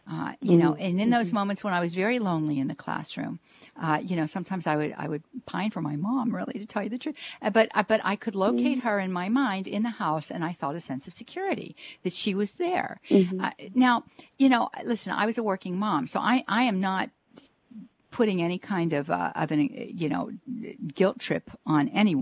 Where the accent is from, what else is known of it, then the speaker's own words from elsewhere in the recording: Pittsburgh, Pennsylvania, United States; She's from Pittsburgh, Pennsylvania. Oh my goodness. That's my hometown.